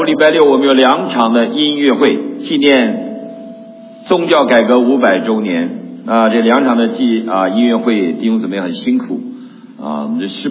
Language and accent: Chinese; China; now in United States; 我们从中国来到美国，我们有一个美丽的梦想，对不对？